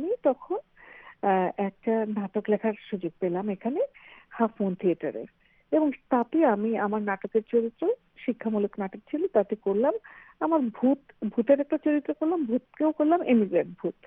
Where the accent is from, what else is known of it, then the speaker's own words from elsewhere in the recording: Bangladesh; moved away as an adult; now in United Kingdom; সব ছাপিয়ে ওরকম সময় আমি বাংলাদেশ ছেড়ে চলে এলাম বিলেতে পড়াতে।